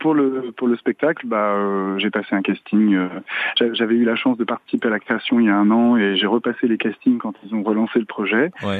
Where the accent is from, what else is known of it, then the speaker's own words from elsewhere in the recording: Paris, Île-de-France, France; pour moi, en tant que Parisien